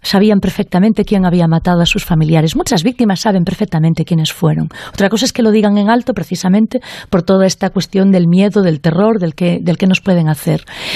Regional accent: A Estrada, Galicia, Spain; Yo, por ejemplo, no ni siquiera me crié en Vila García, me crié en otra, en Astrada, en la zona de Tabeirós

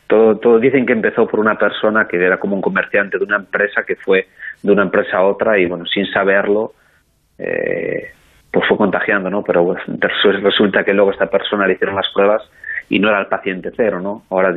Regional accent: Moaña, Galicia, Spain; now in Piacenza, Italy; estaba acostumbrado a mi pueblo de Moaña, Vigo ya era grande, pues imagínate Tel Aviv

